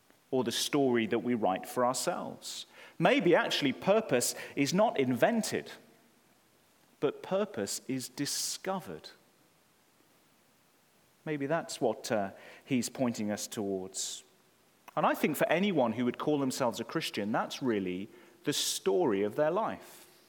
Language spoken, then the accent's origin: English; United Kingdom; especially as a Brit abroad.